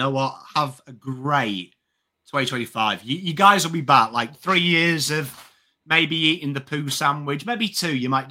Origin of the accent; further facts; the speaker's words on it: England, United Kingdom; now in Australia; Like, I always say, being English, you grow up, you want to play for Man United, you want to play for Leeds United, you want to play for Liverpool, the big clubs.